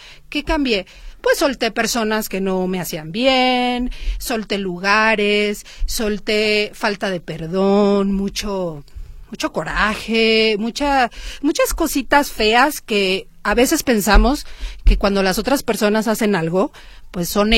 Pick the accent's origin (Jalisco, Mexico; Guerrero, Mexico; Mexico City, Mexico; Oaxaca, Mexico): Guerrero, Mexico; Acapulco; sufro un secuestro allá en Guerrero, porque yo soy de Acapulco.